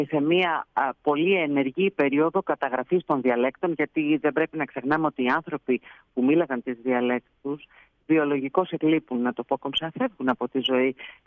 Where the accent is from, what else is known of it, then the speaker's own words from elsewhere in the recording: Thessaly, Greece; Εγώ είμαι από τη Θεσσαλία.